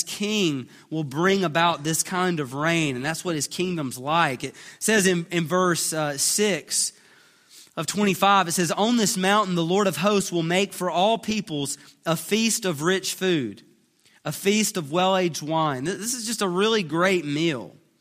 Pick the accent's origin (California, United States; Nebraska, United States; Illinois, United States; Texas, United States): Texas, United States; Duncanville; We're from Duncanville.